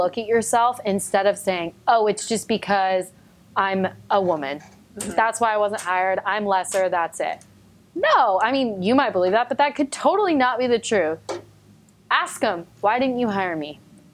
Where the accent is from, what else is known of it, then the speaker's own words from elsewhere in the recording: United States; born there; I'm blessed to be able to do so because I was born in America